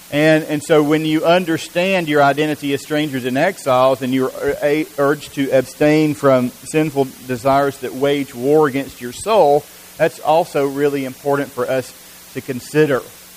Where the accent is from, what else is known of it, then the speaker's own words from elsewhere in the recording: Alabama, United States; I introduce myself, I say, "I'm from Alabama," and they say, "I know."